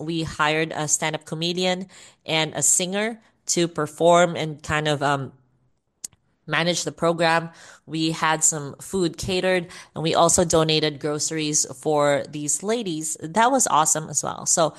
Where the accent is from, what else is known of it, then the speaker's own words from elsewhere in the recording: Davao, Davao Region, Philippines; when they got to my city or my hometown where I live in Davao, Philippines.